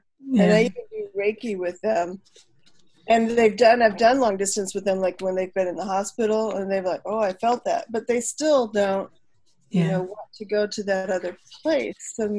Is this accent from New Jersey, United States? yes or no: no; Wisconsin, United States; also born or lived in Minnesota / New York / Brazil; now in Los Angeles, United States; I live in Los Angeles right now. I'm originally from Wisconsin and Minnesota. Hello. And lived in New York for 18 years. And I lived in Brazil when I was in a high school student